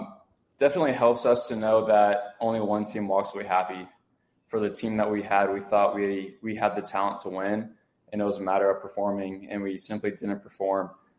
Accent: Texas, United States; For me, especially growing up in Texas, the Charles Schwab was a tournament that I always made an effort to watch.

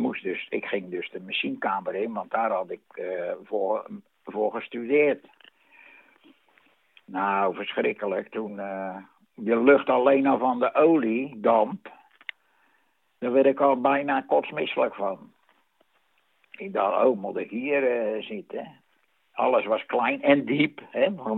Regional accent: Vlaardingen, South Holland, Netherlands; Want ik kom uit Vlaardingen, dat is officieel. En dat is in Haringstad.

